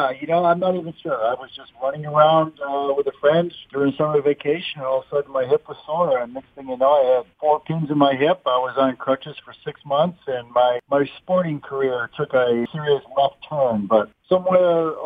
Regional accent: Montour Falls, New York, United States; born there; now in Horseheads, United States; I was born in Montour Falls. I live in a town called Horsehead. And yes, you are correct. I'm about 20 minutes south.

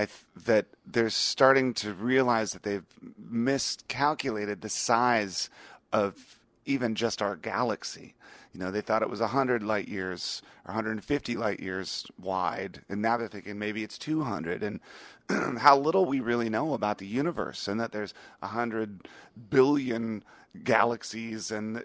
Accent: Virginia, United States; growing up in Northern Virginia, we actually used to go to Ocean City.

